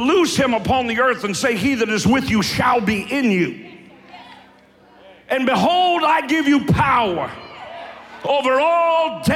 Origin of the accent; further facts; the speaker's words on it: Kentucky, United States; I'm from Eastern Kentucky.